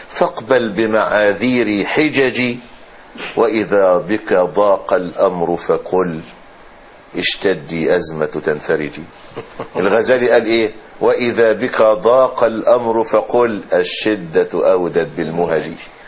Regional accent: Egypt; حدث عند الناس، عندنا في مصر، عند الكثيرين من أهل مصر، نوع من أنواع اليأس.

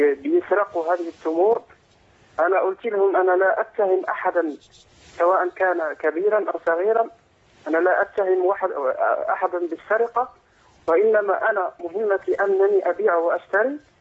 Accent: Algeria; من الجزائر.

